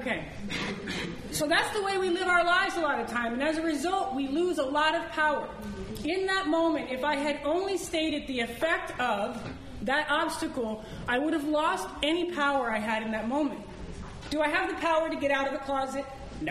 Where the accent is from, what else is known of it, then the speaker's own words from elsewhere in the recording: United States; They deported me to Mexico. I'm from the United States.